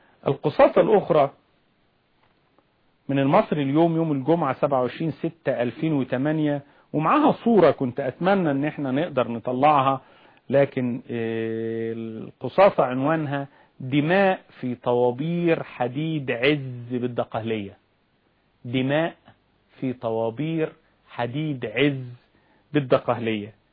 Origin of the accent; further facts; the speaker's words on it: Egypt; حقيقة أنا بتعجب وأتعجب مننا كمصريين